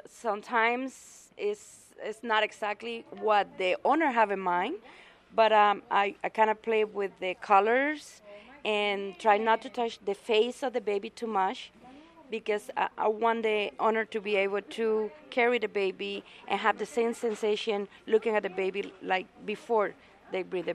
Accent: Cuba; This tradition, the way it is now, is more from Mexico, and I'm from Cuba. And I learned that that tradition when I came here.

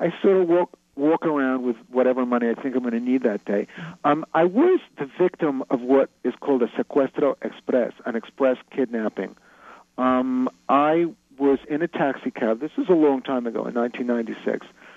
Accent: New York, United States; I mean, I grew up in New York, and, you know, I got mugged several times as I was growing up.

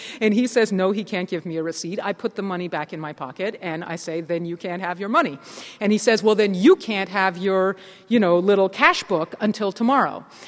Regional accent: United States; Believe it or not, as an American, I'm actually safer in Afghanistan than a lot of Afghans are.

